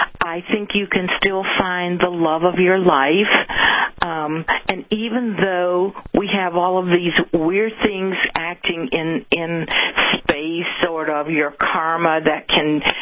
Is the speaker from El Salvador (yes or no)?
no; New Orleans, Louisiana, United States; And then because of growing up in New Orleans, it's kind of funny